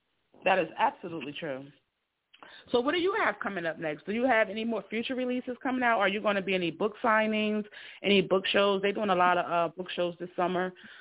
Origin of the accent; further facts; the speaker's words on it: Newark, New Jersey, United States; I am a Newark native, born and raised in Brick City